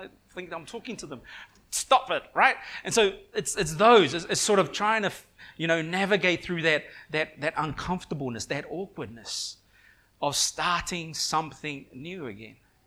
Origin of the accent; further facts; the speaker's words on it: Wellington, New Zealand; also born or lived in Western Samoa; I was born in Western Samoa. My parents moved to Wellington, New Zealand, when I was, I think, around 3 or 4 years old.